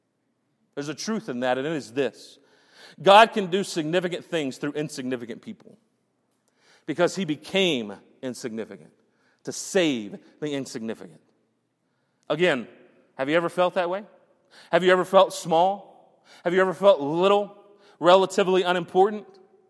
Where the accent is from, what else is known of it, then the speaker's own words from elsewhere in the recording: Champion, Texas, United States; I get that, certainly, when I tell people that I'm from Champion, which is just a community. It's just this area. It's not even a city or a town.